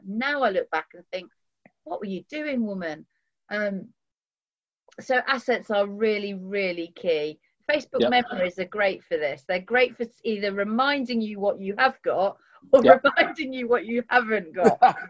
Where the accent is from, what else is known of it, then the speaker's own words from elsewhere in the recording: United Kingdom; we're British and we don't like to shout about ourselves